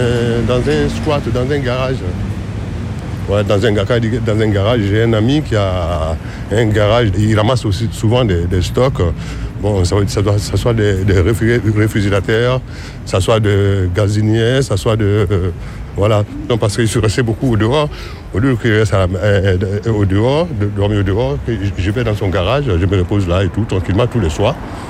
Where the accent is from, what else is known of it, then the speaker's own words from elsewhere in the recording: Côte d’Ivoire; moved away as an adult; now in France; Je suis de la Côte d'Ivoire. Ça fait 20 ans que je suis là. Je suis venu ici en France en 1989.